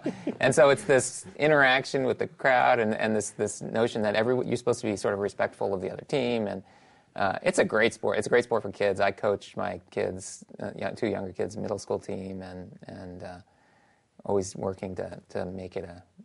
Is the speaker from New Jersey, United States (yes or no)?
yes; New Jersey, United States; now in Seattle, United States; Not my home in Seattle, but my home in New Jersey, where I grew up in New Jersey.